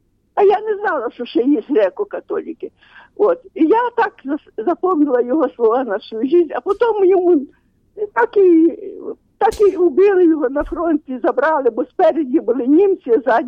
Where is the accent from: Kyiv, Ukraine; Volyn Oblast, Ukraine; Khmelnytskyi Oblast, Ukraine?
Khmelnytskyi Oblast, Ukraine; now in Rivne, Ukraine; дзвоню вас. Я сама з Хмельницької області, але живу зараз в Ровно.